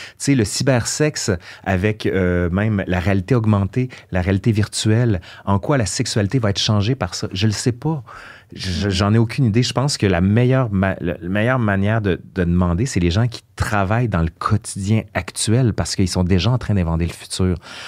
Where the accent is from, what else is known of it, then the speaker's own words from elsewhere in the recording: Quebec City, Quebec, Canada; puis moi, je viens de Sainte-Foy, à Québec